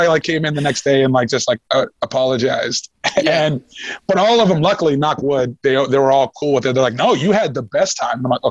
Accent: Canada; The UK and to say they hate me because I'm Canadian.

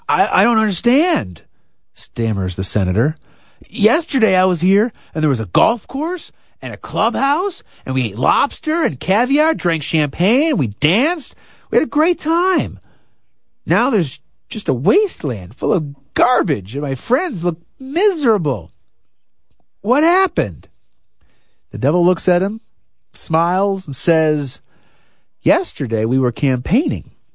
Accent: Wisconsin, United States; I told him we're from Wisconsin.

